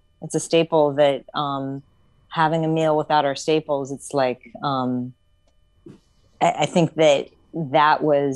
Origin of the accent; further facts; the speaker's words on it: South Miami, Florida, United States; I grew up in South Miami when the Wholesome Bread Factory was in downtown South Miami.